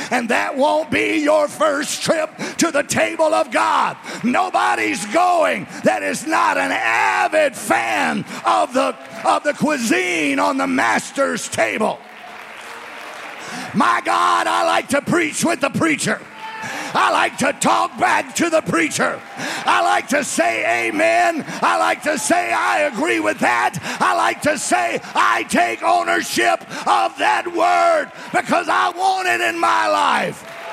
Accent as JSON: {"language": "English", "region": "Louisiana", "country": "United States", "tie": "born or raised there", "said": "Boy, I grew up in South Louisiana."}